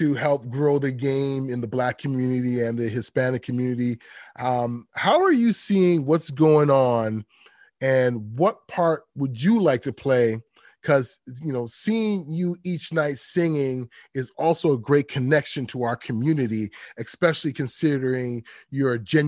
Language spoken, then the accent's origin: English; Canada; Don't rub it in, 'cause we're Canadian.